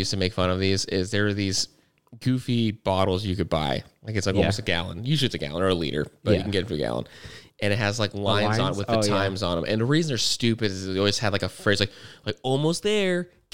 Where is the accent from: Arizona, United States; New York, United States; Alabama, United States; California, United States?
Arizona, United States; I'm from Arizona and like thirsty is like the normal